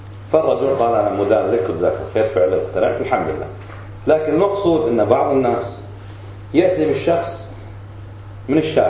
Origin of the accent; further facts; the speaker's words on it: Kuwait; لأن الحكم عندنا بالكويت وراثي